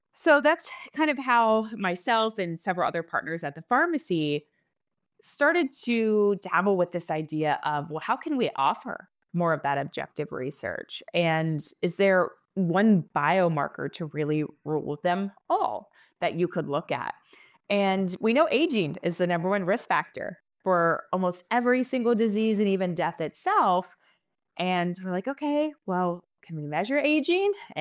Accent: Ohio, United States; also born or lived in Lexington, Kentucky; So I'm originally from Ohio, traveled about 2.5 hours down south to Lexington, Kentucky

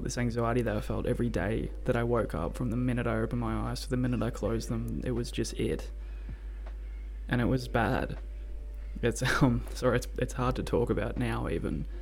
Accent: Australia; I'm 24 years old. I'm from Australia.

